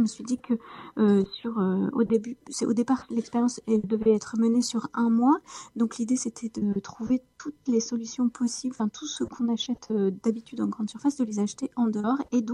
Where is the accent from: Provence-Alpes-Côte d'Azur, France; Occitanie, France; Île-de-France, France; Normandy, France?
Normandy, France; moi, je suis une Normande et au cours d'un de mes périples en Normandie